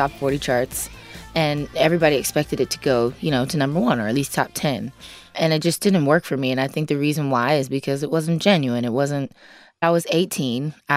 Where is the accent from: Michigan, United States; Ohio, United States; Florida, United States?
Florida, United States; Gifford; And I grew up in the South, a very small, predominantly rich, white town called Vero Beach. Actually, it's called Gifford, Florida, where I'm from.